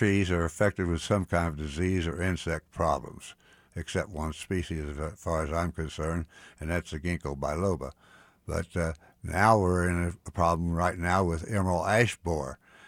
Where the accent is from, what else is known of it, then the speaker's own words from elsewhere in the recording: Missouri, United States; I grew up in Swope Park because my father was a supervisor of floriculture, and it was required by the city that he live next across the street from the greenhouse.